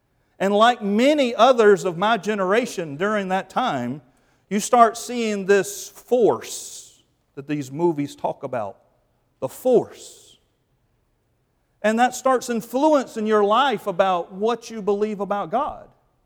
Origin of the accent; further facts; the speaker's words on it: North Carolina, United States; Again, growing up in the Bible Belt, here in North Carolina, I didn't hear a clear presentation of the gospel until I was 19 years old.